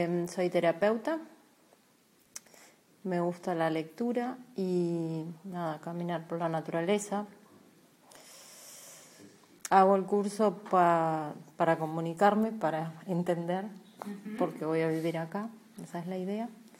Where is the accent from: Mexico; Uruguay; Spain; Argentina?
Uruguay; Soy de Uruguay. Mi edad, 44. Soy terapeuta.